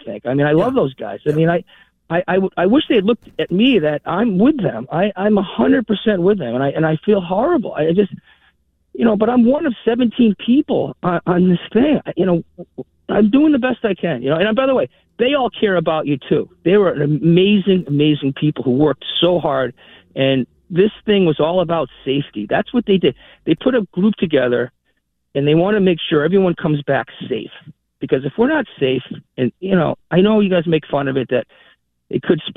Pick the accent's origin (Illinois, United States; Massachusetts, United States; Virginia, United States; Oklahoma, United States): Massachusetts, United States; Boston; I'm born in, you know, I'm from Boston. This is where I grew up. That's where I live, my life here. Went to BU